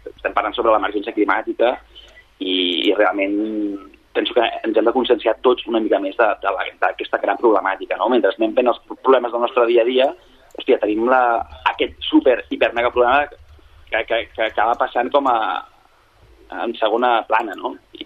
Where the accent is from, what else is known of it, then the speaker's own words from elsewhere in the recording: Sabadell, Catalonia, Spain; Jo cito que com a sabadellenc